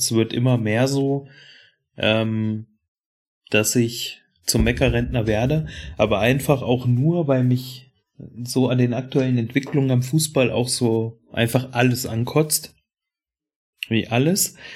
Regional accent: Nuremberg, Bavaria, Germany; Ja. Nürnberger Junge.

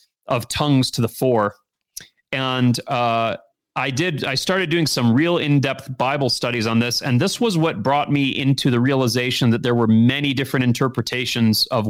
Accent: Michigan, United States; I mean, I'm from Michigan

